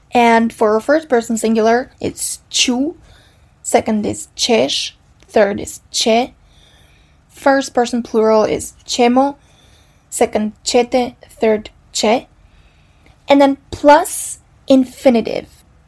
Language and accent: English; Serbia; first language Serbian; English is a second language; Let's start with my mother tongue, Serbian or Serbo-Croatian. Or Serbian, Croatian, Bosnian, whichever you like the best.